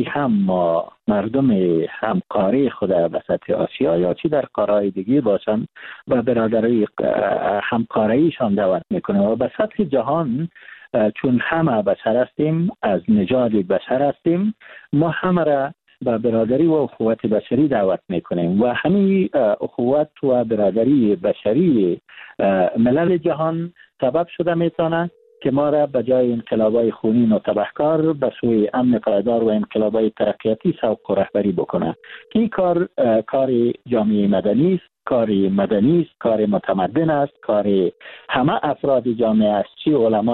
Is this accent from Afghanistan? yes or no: yes; Afghanistan; ما افغان هستیم